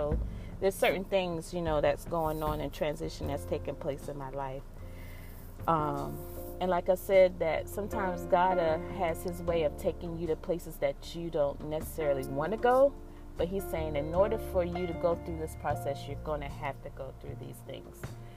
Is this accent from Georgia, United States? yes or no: no; Orangeburg, South Carolina, United States; So people who know me, I'm from Orangeburg, but dirt roads and all that kind of stuff, that's probably something I somewhat grew up off of.